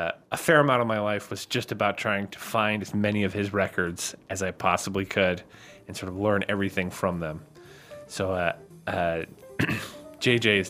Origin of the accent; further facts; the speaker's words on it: Monterey, California, United States; I grew up in Monterey, California, and they have a very famous, very long-running jazz festival